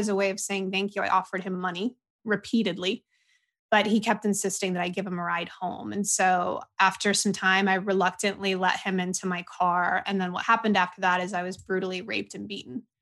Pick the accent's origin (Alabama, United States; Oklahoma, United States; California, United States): California, United States; San Diego; born there; So I was born in 1988 in San Diego, California, a Southern California girl.